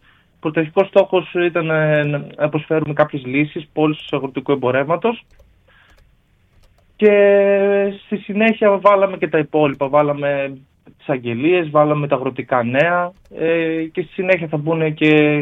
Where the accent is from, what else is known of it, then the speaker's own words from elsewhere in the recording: Grevena, Western Macedonia, Greece; Ναι, ναι, είμαστε 4 μέλη, είμαστε όλοι από τα Γρεβενά.